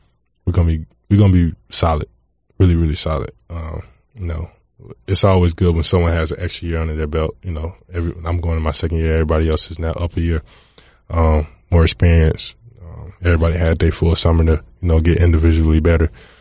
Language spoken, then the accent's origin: English; Atlanta, Georgia, United States; It was great. You know, I grew up in the suburbs, kind of. I went to school in the city. Great city. My favorite city.